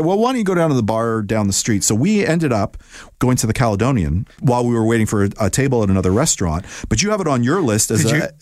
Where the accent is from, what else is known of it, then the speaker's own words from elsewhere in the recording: Toronto, Ontario, Canada; I'm born and raised in Toronto and I'm in my 50s.